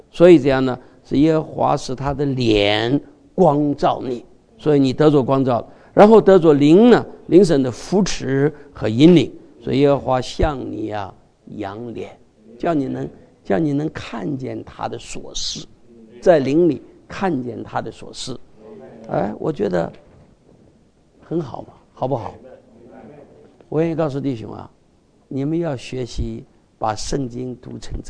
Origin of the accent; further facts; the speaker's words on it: Cleveland, Ohio, United States; 你从哪儿来的？我说克利夫兰